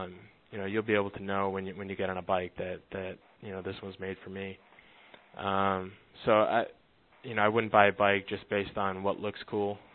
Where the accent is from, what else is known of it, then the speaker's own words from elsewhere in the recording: Midwest, United States; probably from growing up in the Midwest and not getting a chance to do any major climbing.